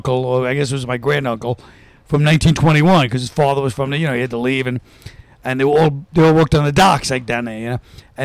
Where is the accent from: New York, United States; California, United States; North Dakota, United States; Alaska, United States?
New York, United States; Park Slope.